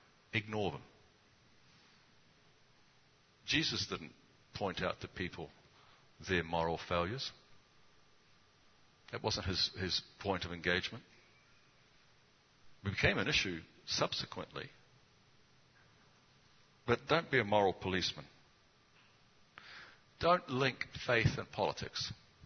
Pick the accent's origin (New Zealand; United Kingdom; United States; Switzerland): New Zealand; People ask me often why I came to Benevolence, especially when they know I came from New Zealand.